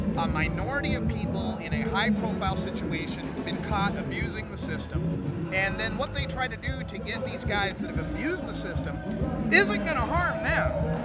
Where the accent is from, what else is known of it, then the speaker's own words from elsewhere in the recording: Idaho, United States; And I came here from Idaho, just like you did. We both are from Idaho.